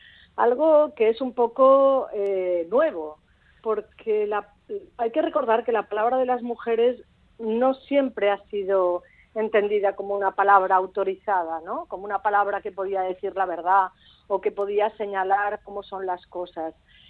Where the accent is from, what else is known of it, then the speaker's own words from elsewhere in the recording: Valencia, Valencian Community, Spain; Sí, sí, sí. Yo soy de Valencia.